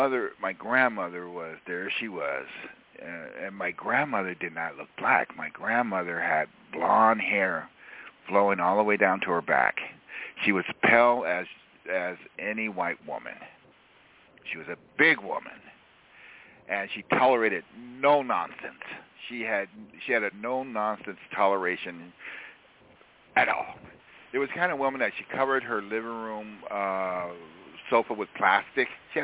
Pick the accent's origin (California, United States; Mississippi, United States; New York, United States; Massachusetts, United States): California, United States; Back east is Washington, D.C., Baltimore, Maryland. We're from California.